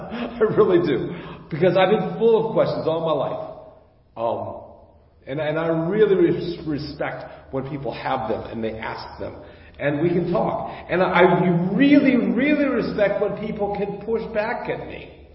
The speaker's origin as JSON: {"language": "English", "country": "United States", "said": "I'm an American. It's about me. It's about my ability to express myself. It's what life is all about as an American."}